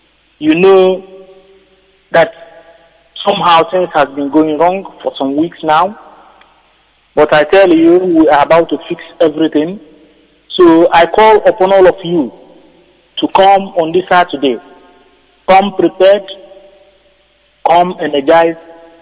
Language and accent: English; Enugu State, Nigeria; now in London, United Kingdom; I come from Adaba in Uzuwane, Enugu state of Biafra.